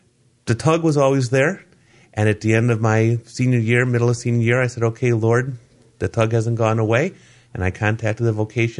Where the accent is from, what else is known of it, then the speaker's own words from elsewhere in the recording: Cleveland, Ohio, United States; Grew up in the old Brooklyn neighborhood of Cleveland. Went to St. Leo the Great for grade school. After that, Trinity for high school.